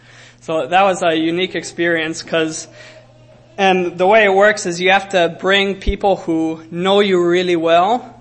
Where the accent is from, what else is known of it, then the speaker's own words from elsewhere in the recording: Zambia; I didn't know her at all until I went back to Zambia in 2013